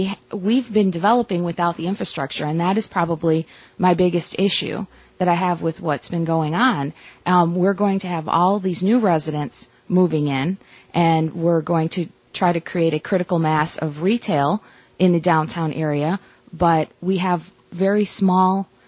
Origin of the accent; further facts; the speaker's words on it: Chicago, Illinois, United States; I'm from Chicago, where we do have some of those to connect people to the lakefront.